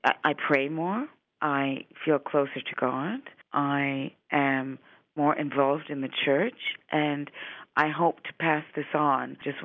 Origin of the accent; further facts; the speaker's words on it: India; I was baptized Anglican, and I had always been to church, but growing up in India, because I'm half Indian, I experienced all religions.